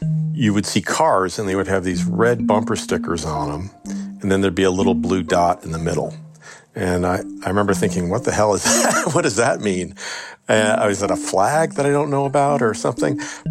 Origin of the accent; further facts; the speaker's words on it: Chicago, Illinois, United States; Oh, I came from... I grew up in Chicago.